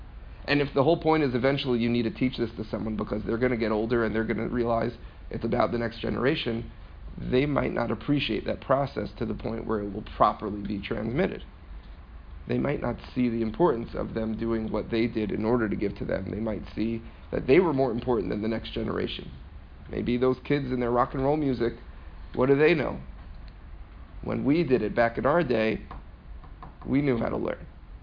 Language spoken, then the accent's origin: English; New Jersey, United States; now in Israel; I grew up in New Jersey and parents were extremely Zionistic, but not to the point where there was any talk about moving here.